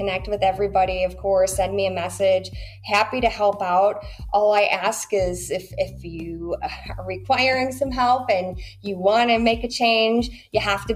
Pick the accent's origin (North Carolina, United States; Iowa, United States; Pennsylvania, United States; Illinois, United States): Illinois, United States; Chicago; I'm from Chicago. I'm a pizza girl too.